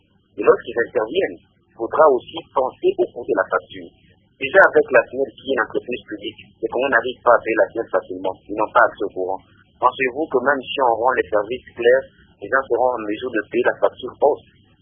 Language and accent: French; DR Congo; Et on se pose une seule question en tant que Congolais.